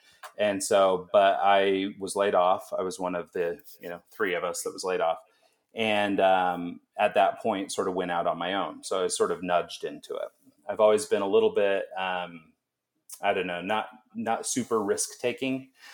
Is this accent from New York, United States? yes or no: no; Pocatello, Idaho, United States; moved away as an adult; now in Salt Lake City, United States; No, I'm from Pocatello, Idaho, which is it's 2 hours north of Salt Lake. So I've basically been in Idaho most of my life. We moved to Salt Lake 6 years ago.